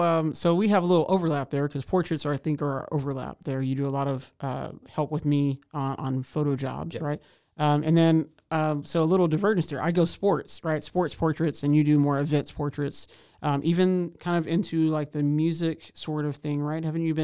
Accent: Houston, Texas, United States; now in Waco, United States; I'm originally from Houston, Texas, so much larger place.

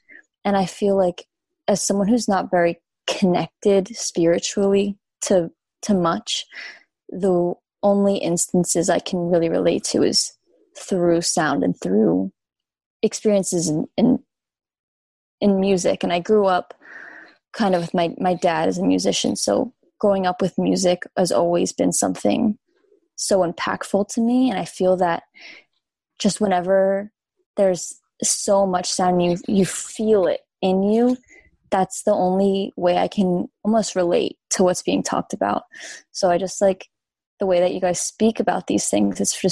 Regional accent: Newtown, Pennsylvania, United States; So I'm from Bucks County, Pennsylvania.

